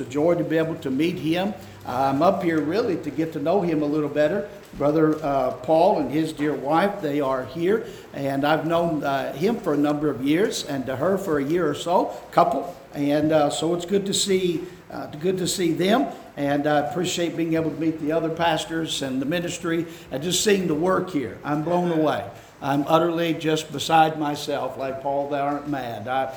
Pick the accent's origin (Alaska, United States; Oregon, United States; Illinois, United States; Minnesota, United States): Illinois, United States; also born or lived in Arkansas; And I grew up mostly in Illinois, and so I realize I may not be well liked as a Yankee, but I was born in Arkansas, grew up in mostly in Illinois until 1975.